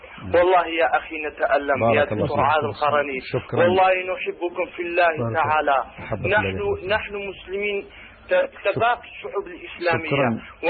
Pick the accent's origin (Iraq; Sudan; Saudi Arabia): Iraq; Kurdistan Region; Arabic is a second language; احنا من كردستان العراق، احفاد صلاح الدين ايوبي.